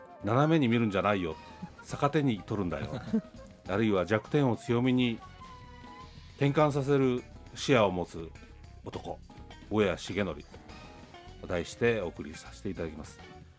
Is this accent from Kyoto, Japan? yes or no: yes; Kyoto, Japan; この番組は地元京都の建設屋の目から見た元気なまちづくり人のご紹介やその活動の最新のエピソードをお話ししております。